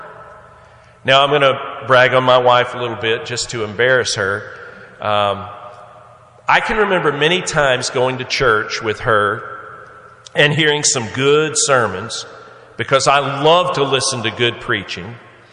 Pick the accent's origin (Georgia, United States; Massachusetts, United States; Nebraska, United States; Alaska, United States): Georgia, United States; Atlanta; born there; In Georgia, where I'm from, I was born in Atlanta, Georgia, and I love the state of Georgia. I'm a Georgia boy.